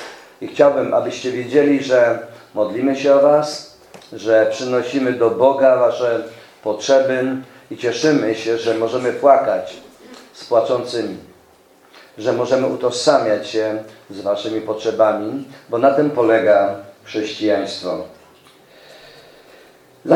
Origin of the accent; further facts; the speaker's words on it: Oświęcim, Lesser Poland, Poland; born there; Ja w takiej rodzinie przyszedłem na świat w cieniu obozu koncentracyjnego w Oświęcimiu.